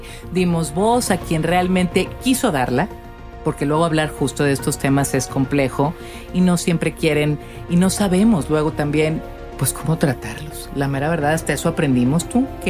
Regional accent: northern Mexico, Mexico; como buena norteña hay escasez y soy muy sensible a este tema.

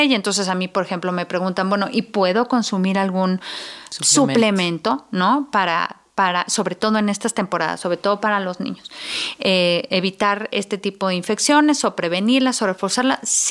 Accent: Mexico; nosotros como mexicanos consumimos una gran cantidad de chile.

